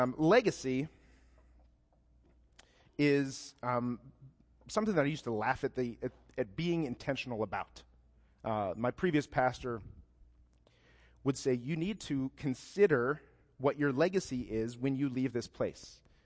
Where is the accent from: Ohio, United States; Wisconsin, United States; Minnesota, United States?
Ohio, United States; I'm from Ohio, as most of you know. Everybody in Ohio is a Christian.